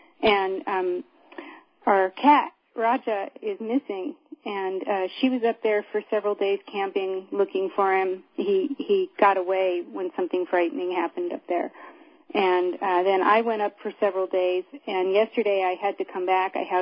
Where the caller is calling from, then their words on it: Lake Shastina, California, United States; I'm calling from Lake Shastina in Northern California, which is right next to the town of Weed that just had a terrible fire.